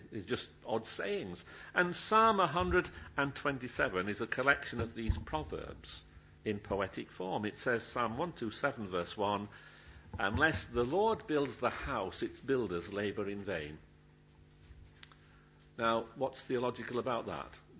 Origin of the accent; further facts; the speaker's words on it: Yorkshire and the Humber, United Kingdom; accent: Yorkshire; And again, I leave my Yorkshire accent to be mocked at a later date in the car when we go home.